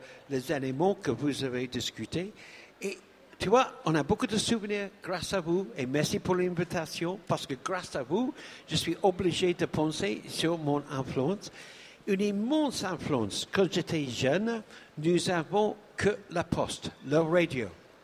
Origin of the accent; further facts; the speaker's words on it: Guernsey; French is a second language; j'ai revenu chez moi en Guernsey